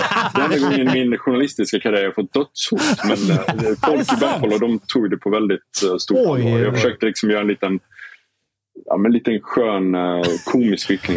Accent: Sweden; Så att det finns mycket att vara stolt över som svensk, skulle jag säga.

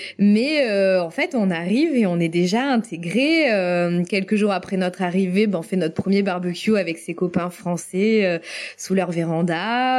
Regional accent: France; Alors déjà, je viens de la vallée des Côtes-du-Rhône. Ouais. Forcément, en tant que native de là, je connais.

